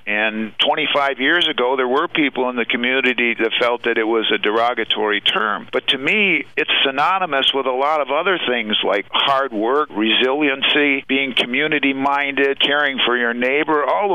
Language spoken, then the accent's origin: English; Owosso, Michigan, United States; I grew up in Owosso, and when we would come to the UP for vacation